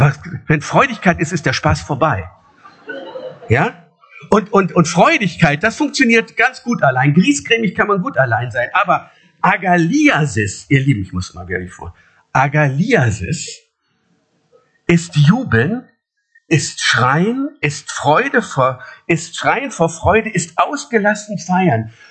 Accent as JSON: {"language": "German", "town": "Dortmund", "region": "North Rhine-Westphalia", "country": "Germany", "said": "Ich komme aus Dortmund"}